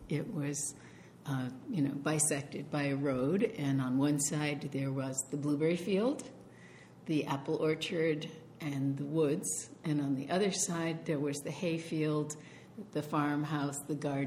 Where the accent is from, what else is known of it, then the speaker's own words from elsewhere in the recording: Maine, United States; I was raised on a chicken farm in Maine.